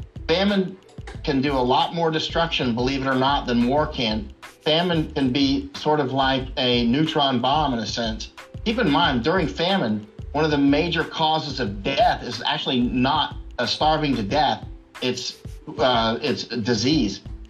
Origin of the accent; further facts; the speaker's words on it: Winter Haven, Florida, United States; So I grew up in Winter Haven, Florida.